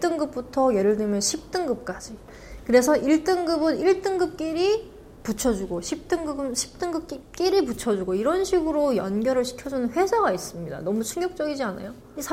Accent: Chongjin, North Hamgyong, North Korea; now in South Korea; 저는 2008년에 탈북해서 왔고요. 바다가 아름다운 청진이 고향입니다.

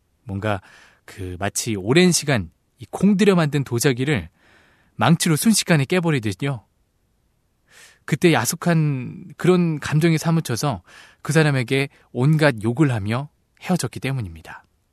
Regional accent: Seoul, South Korea; 저는 따뜻한 서울 남자

